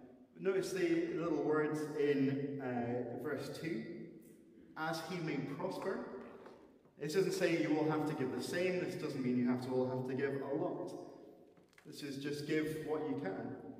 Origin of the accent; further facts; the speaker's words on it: Scotland, United Kingdom; Now, we live in a very evasive, maybe shy culture about money, and not just because we're British or Scottish in general